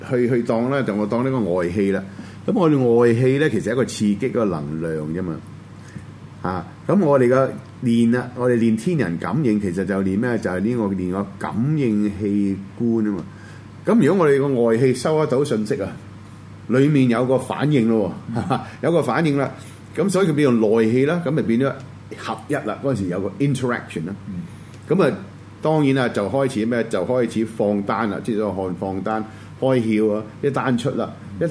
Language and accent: Cantonese; China; 啊，有黑有白，有我哋中國人，亦都有、印度人